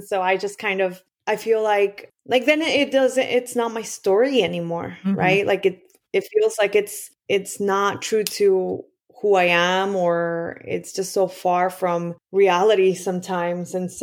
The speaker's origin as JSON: {"language": "English", "region": "Michoacán", "country": "Mexico", "tie": "born or raised there", "said": "from Michoacán, which is actually my home state in Mexico, all the way to Canada, and then migrates all the way back home to Michoacán. Personally, for me, it reminds me of home because this is, Monarca is big in my state."}